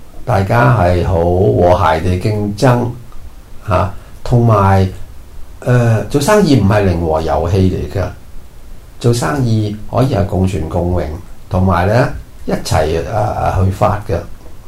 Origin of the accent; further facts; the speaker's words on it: Hong Kong; 话俾我哋中国的同胞听，话俾我哋香港人听